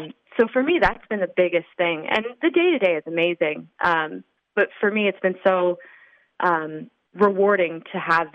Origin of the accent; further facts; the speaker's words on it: Slippery Rock, Pennsylvania, United States; I am from the Slippery Rock area originally, and I came up to Erie to attend Mercyhurst University for my undergrad.